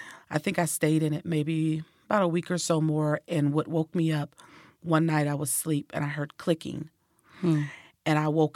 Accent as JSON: {"language": "English", "region": "California", "country": "United States", "said": "No, I'm originally from California."}